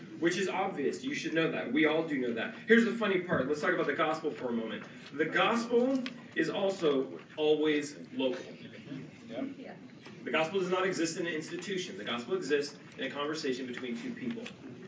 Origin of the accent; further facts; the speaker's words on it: California, United States; the guy in front of me turned around and looked and said, where are you from? And I said, California.